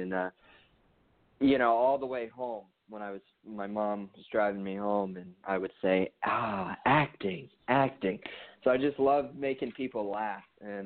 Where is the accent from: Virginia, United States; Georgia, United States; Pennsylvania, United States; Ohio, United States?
Virginia, United States; Alexandria; So I grew up in Alexandria, Virginia. So Nick and I both pretty much grew up in Virginia.